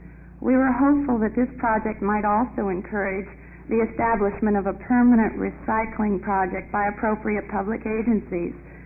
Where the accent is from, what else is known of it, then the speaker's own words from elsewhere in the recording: Salem, Oregon, United States; Mr. Chairman … from Salem.